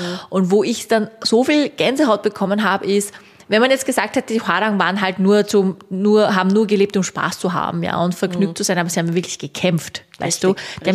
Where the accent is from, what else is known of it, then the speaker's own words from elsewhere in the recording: Austria; ich bin ja doch in Österreich aufgewachsen mit österreichischen Männern, ja.